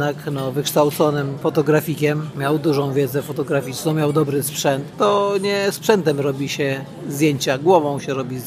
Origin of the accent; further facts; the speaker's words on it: Warsaw, Masovian Voivodeship, Poland; No ja mieszkam w Warszawie od urodzenia, ale wolałabym mieszkać na wsi tak naprawdę.